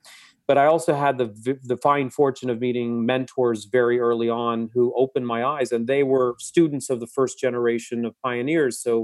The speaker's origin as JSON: {"language": "English", "country": "Singapore", "tie": "born or raised there", "also_born_or_lived": "Asia", "said": "I was born and raised in, I was born in Singapore and raised in Asia. I had a expatriate family experience living as a, you know, a kid of affluent means in an Asian society"}